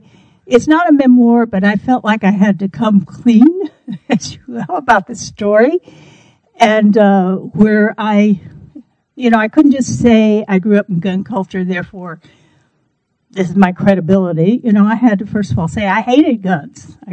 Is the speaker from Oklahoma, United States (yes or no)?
yes; Oklahoma, United States; But growing up in Canadian County, Oklahoma, which is a kind of west central plains, just the beginning of the plains, middle Oklahoma to the west, wheat agribusiness area when I grew up.